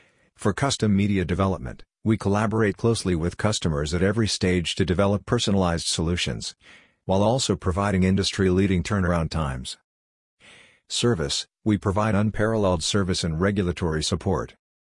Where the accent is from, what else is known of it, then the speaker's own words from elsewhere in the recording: Japan; also born or lived in Singapore / Germany; I am from Japan, and originally joined Fujifilm in 1990 within the film and photography business. I have since lived Singapore, Germany, and Japan